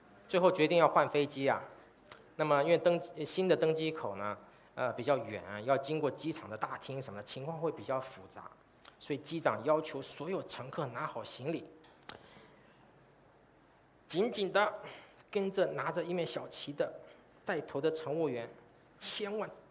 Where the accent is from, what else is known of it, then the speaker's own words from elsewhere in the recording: Taiwan; born there; also born or lived in China; 虽然我出生在台湾呢，我曾经在中国工作了11年。